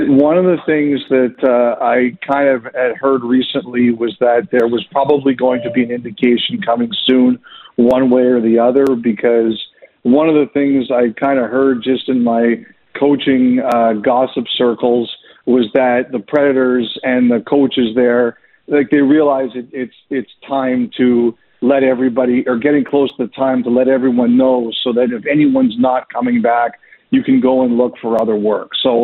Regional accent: Canada; as much as I love Quebec, the idea of Quebec City as a Canadian

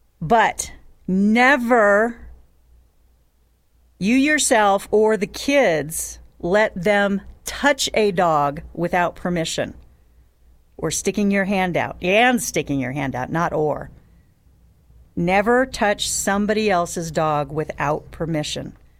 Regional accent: California, United States; now in Nevada, United States; I know, I came from California. But I left all that garbage behind. I came here as a Republican, and I will live and die here as a conservative Republican.

